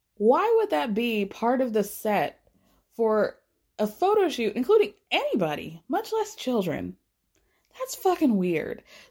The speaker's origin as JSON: {"language": "English", "town": "Atlanta", "region": "Georgia", "country": "United States", "tie": "born or raised there", "said": "as you guys know, I grew up in Atlanta"}